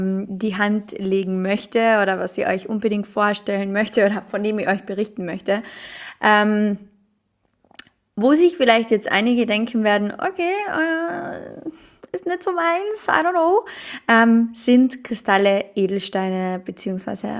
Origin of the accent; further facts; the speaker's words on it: Austria; Bei uns in Österreich